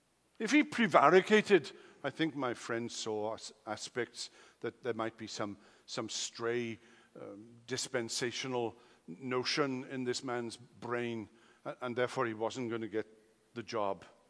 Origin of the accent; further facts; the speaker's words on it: Wales, United Kingdom; When I was a teenager, I grew up in Wales on a farm. So I had a love for animals and still do.